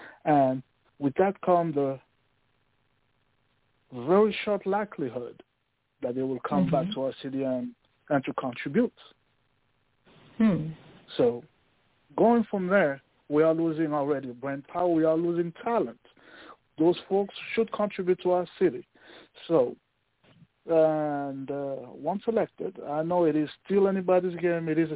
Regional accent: Irving, Texas, United States; I remember as a kid growing up in Irving, Texas, and sometimes I'll take the bus.

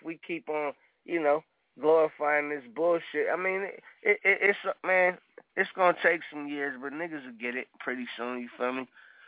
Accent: Los Angeles, California, United States; Just because I come from South Central, nigga, and bang the turf, nigga.

